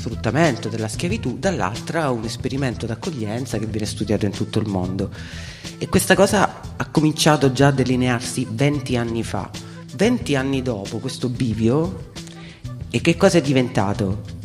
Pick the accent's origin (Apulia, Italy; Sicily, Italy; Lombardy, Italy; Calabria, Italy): Calabria, Italy; Reggio Calabria; io sono di Reggio Calabria, la punta, diciamo così, dello stivale.